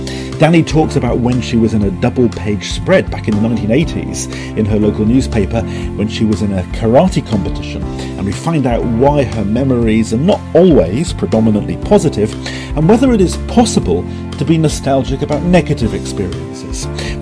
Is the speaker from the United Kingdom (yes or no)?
yes; Wales, United Kingdom; people say to me I don't sound as though I'm from South Wales. So it's sort of funny that I've somehow escaped an accent, and yet my own children have one